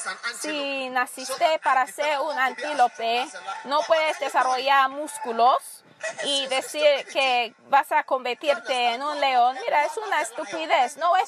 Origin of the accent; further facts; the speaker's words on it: Switzerland; Yo sé esto porque de ahí vengo, pues yo soy de Suiza y no tengo ninguna vergüenza por eso.